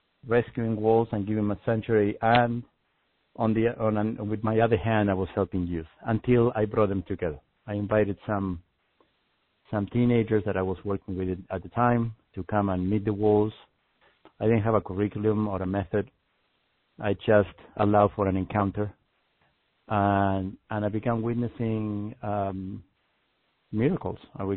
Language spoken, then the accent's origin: English; Argentina; I grew up in Argentina, as you said.